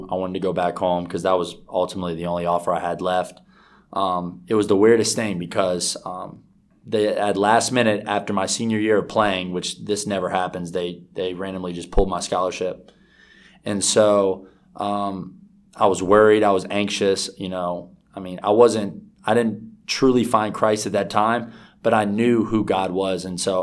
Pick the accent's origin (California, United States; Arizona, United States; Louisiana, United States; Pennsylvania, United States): Louisiana, United States; New Orleans; I'm from Louisiana, New Orleans. I'm currently 22 years old, and I play basketball at Presbyterian College.